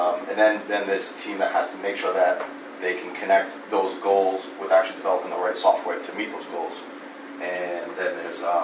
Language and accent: English; Fall River, Massachusetts, United States; born there; I was born here in Fall River, and I'm proud to be here in Fall River.